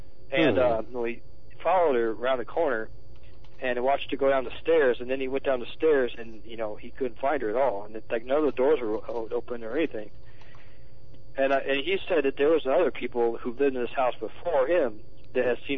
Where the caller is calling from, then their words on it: Colorado, United States; Colorado.